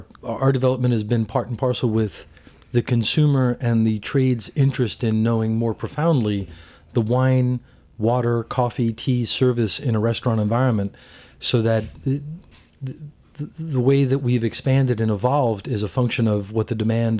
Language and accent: English; Long Island, New York, United States; also born or lived in San Francisco, United States / Paris, France; now in New York, United States; I moved back to New York in 96 from Paris. Back to New York. I used to live in San Francisco. I grew up in Long Island.